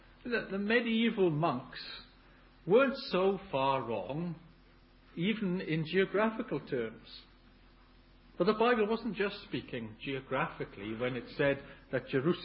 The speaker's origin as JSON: {"language": "English", "town": "Swansea", "region": "Wales", "country": "United Kingdom", "tie": "born or raised there", "lives_now": "Cardiff, United Kingdom", "said": "I was born in Swansea. And Swansea is about 40 miles west of Cardiff, and there is intense rivalry between the two cities"}